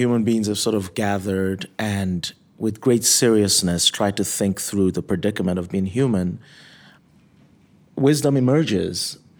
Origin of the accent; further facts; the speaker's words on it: Nigeria; also born or lived in Michigan, United States; So when I was born in Michigan, I was baptized there. I was in Nigeria for 17 years, and in the interim, I got even more religious than what my upbringing was.